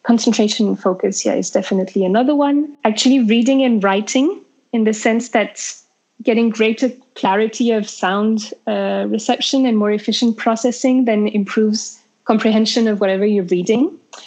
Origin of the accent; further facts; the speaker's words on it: France; accent: French; English is a second language; I'm the same with my French accent.